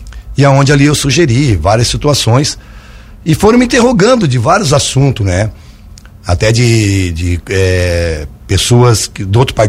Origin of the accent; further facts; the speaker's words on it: Lauro Müller, Santa Catarina, Brazil; eu nasci e me criei em Lauro Miller